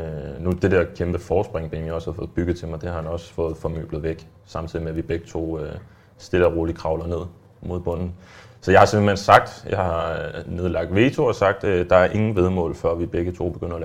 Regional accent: Bogø, Zealand, Denmark; Det var min hjemstavn, jeg var ved at lave. Det er Bogø her på toppen.

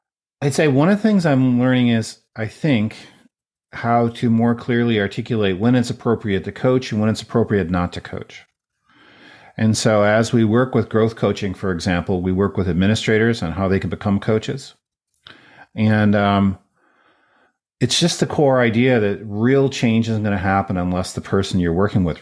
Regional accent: Ontario, Canada; now in Lawrence, United States; I live in Lawrence, Kansas, but I grew up in Canada, lived outside of Toronto.

